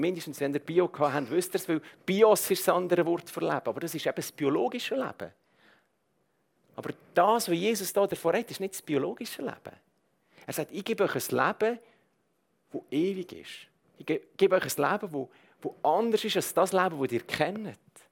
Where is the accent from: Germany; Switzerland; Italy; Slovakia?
Switzerland; dass das Leben eben nicht das ist, was wir manchmal das Gefühl haben, so als Schweizer.